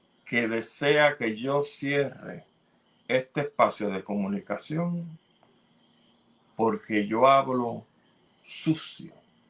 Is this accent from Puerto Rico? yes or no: yes; Puerto Rico; y lo digo como puertorriqueño